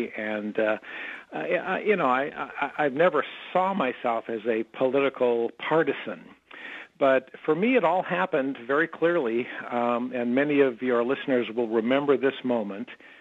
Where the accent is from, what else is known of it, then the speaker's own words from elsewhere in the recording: North Dakota, United States; It's always nice to talk to people back in my home state of North Dakota.